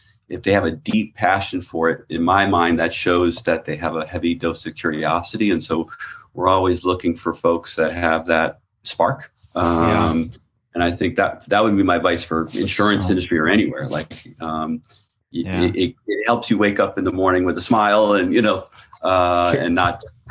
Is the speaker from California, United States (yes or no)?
no; Hartford, Connecticut, United States; I grew up in Hartford, which is, you know, historically insurance.